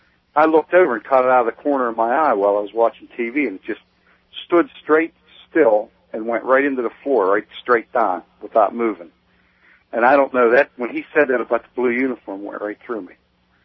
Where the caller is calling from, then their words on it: Pittsburgh, Pennsylvania, United States; I'm outside of Pittsburgh, PA.